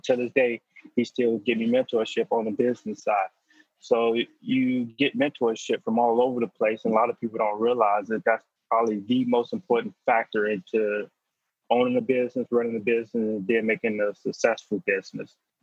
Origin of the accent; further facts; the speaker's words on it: Chicago, Illinois, United States; I come from Chicago. I was born and raised in the projects.